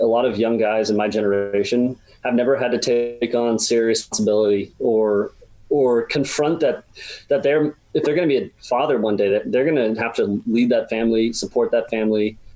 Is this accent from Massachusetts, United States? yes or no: yes; Massachusetts, United States; So I live in Massachusetts, or I grew up in Massachusetts.